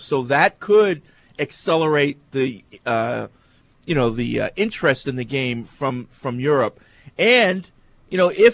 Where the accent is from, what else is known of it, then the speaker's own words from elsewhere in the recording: England, United Kingdom; now in New Zealand; Speaking as an Englishman living down in New Zealand who played football, not soccer, for 10 years in the UK and supported the WFL, EFL until its demise.